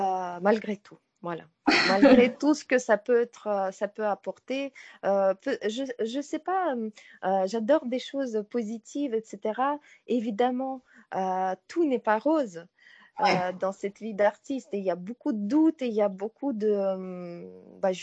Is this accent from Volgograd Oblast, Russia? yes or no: yes; Volgograd, Volgograd Oblast, Russia; French is a second language; Moi, quand je pense d'où je viens, de Volgograd, que personne ne connaît